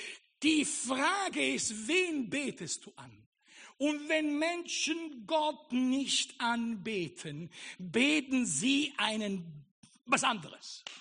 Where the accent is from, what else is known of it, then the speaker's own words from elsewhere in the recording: Italy; Lass es dir nicht als Pastor sagen, sondern als Italiener.